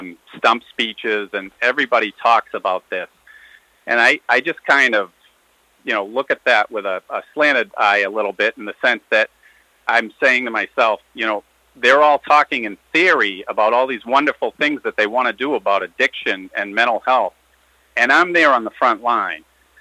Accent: Lynn, Massachusetts, United States; in my hometown of Lynn, and it's the only place that I do it because I know the community so well.

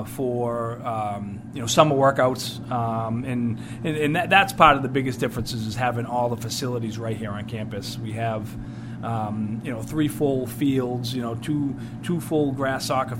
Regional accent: Salem, Massachusetts, United States; being at Salem for 18 years and growing up in Salem, being a Salem guy, so to speak

